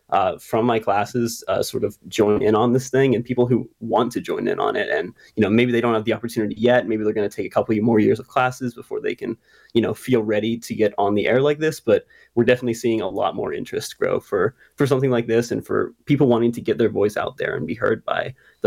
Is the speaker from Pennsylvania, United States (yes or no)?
yes; Dubois, Pennsylvania, United States; I'm originally from Dubois, Pennsylvania, just like about 2 hours northeast of here. It's a bit smaller of a town than Pittsburgh